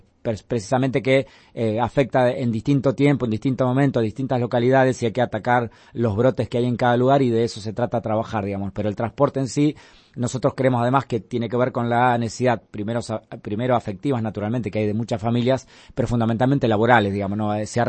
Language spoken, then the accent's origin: Spanish; Junín, Buenos Aires Province, Argentina; yo soy de Junín, ustedes saben